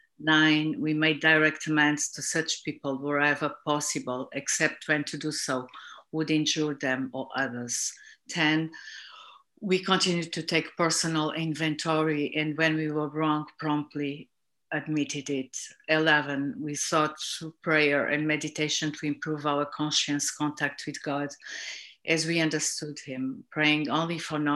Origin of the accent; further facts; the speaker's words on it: Portugal; I'm an addict from Portugal.